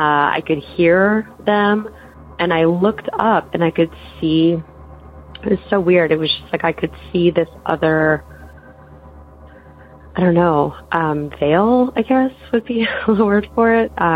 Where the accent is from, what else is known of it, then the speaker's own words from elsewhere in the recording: Los Angeles, California, United States; I'm from Los Angeles, California.